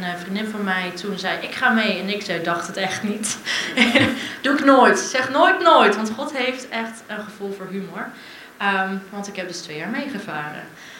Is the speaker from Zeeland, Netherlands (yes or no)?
yes; Middelburg, Zeeland, Netherlands; Ik kom uit Middelburg.